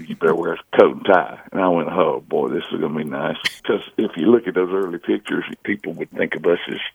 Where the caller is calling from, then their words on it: Pasadena, California, United States; Pasadena.